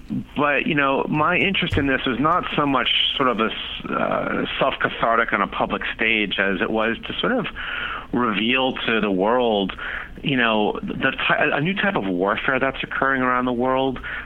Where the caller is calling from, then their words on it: Washington, District of Columbia, United States; Washington, D.C.